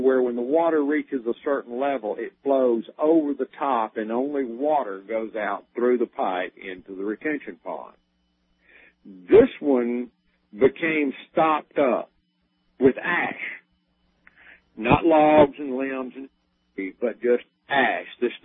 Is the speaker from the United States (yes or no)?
yes; Alabama, United States; I'm from Alabama and I gotta hang my head in shame